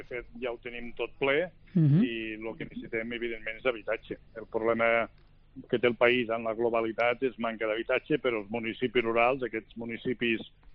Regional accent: Catalonia, Spain; jo que soc de la Noguera, nosaltres tenim dues poblacions grans a la vora, que és Balaguer i Agramunt.

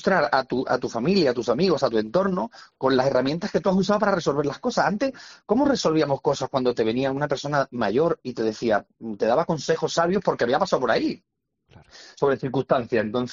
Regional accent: Málaga, Andalusia, Spain; now in Madrid, Spain; a presentarlo en Málaga, que es mi tierra

